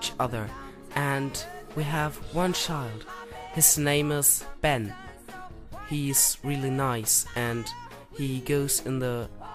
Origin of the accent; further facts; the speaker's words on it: Mexico; from Mexico.